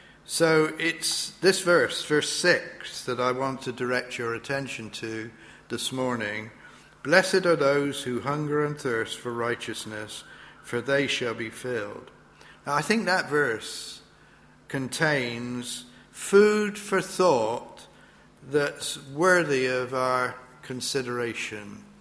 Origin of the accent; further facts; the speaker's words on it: Bristol, South West England, United Kingdom; this little Swedish 17-year-old was in Bristol, my hometown.